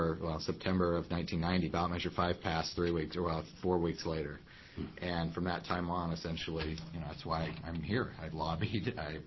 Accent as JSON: {"language": "English", "town": "Coos Bay", "region": "Oregon", "country": "United States", "tie": "born or raised there", "said": "I'm 34 years old. I grew up in Coos Bay, I think, as you know, where even the high school I went to had no buses one year"}